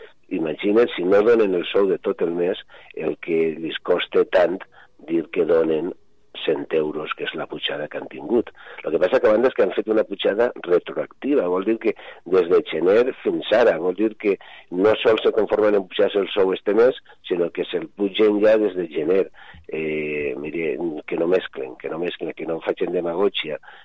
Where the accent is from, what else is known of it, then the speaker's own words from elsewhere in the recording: Benetússer, Valencian Community, Spain; Jo he sigut regidor al meu poble... concretament a Benetússer des dels 18 anys